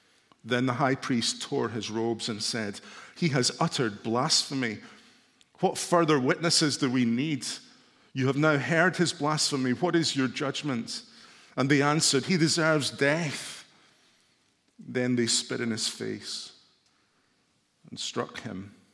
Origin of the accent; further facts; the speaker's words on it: Glasgow, Scotland, United Kingdom; I was brought up in Glasgow in a church where I had aunties and uncles and cousins.